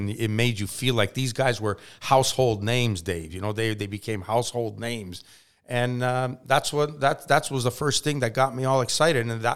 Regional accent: Quebec, Canada; as a little kid growing up outside of Montreal, you know, in a little town of 5,000 people

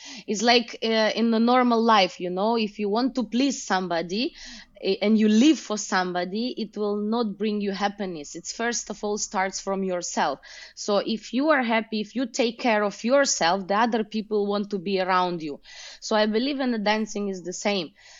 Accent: Ukraine; English is a second language; now in Germany; So yeah, I am living now in Germany. Actually, I'm coming from Ukraine.

